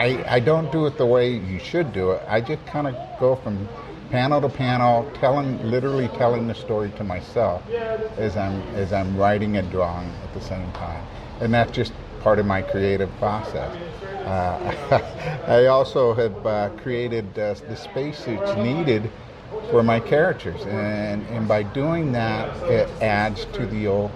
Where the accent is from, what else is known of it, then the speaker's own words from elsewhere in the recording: Prescott, Arizona, United States; now in Cottonwood, United States; I grew up in Prescott and moved over here in Cottonwood several years ago because the secret is Cottonwood is a lot like Prescott was back when I grew up.